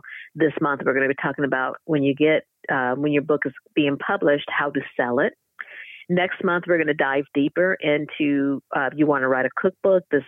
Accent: Midwest, United States; now in Oakland, United States; growing up in the Midwest, a lot of things, obviously now living in Oakland, food is different

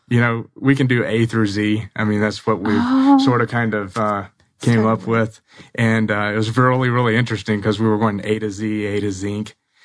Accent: North Carolina, United States; I'm from North Carolina originally.

